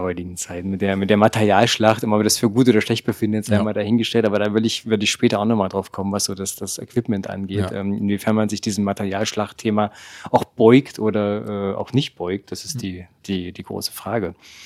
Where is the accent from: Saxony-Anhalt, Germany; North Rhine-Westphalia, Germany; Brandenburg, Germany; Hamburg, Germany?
Saxony-Anhalt, Germany; Halberstadt; aber ich komme ja auch hier wirklich aus dem Harz, aus Halberstadt.